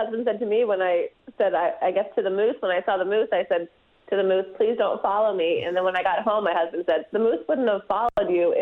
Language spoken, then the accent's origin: English; San Francisco, California, United States; I'm from San Francisco. We don't have moose here.